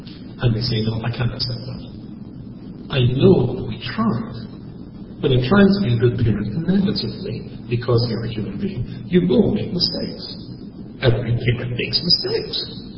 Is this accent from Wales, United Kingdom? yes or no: no; Scotland, United Kingdom; accent: Scottish; When I lose my temper, which is almost never, my accent becomes more Scottish. So just in case you're near me and I start speaking a broad Scottish accent, run.